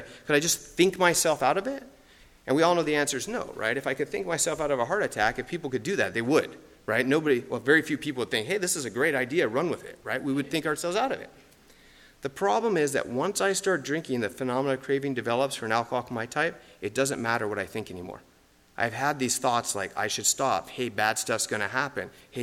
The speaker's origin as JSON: {"language": "English", "region": "Quebec", "country": "Canada", "said": "So I'm French-Canadian. I'm really originally from Quebec."}